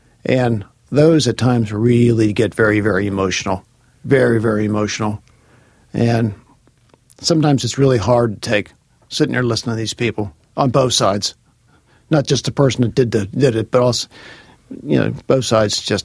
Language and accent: English; Cincinnati, Ohio, United States; But I grew up in Cincinnati. I lived here all my life.